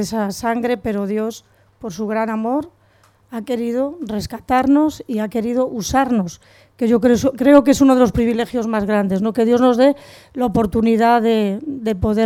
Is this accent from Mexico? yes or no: no; Santiago, Spain; yo soy de aquí de Santiago.